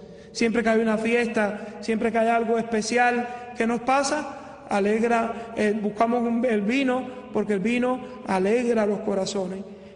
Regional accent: Cuba; por mi pueblo, por mi patria Cuba

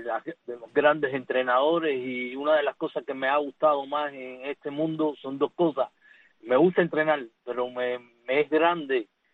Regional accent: Cuba; moved away; Cuando yo vine de Cuba

